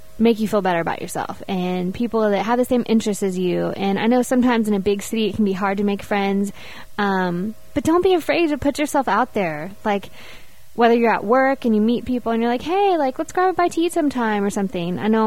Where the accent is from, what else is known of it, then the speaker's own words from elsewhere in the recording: Bryan College Station, Texas, United States; Rainey Rodriguez is actually from my hometown in Texas. Yeah, Bryan College Station.